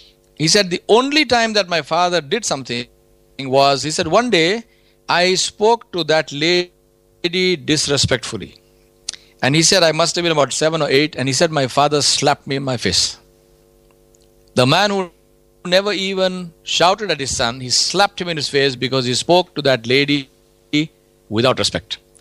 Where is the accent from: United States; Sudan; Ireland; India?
India; We grew up in India.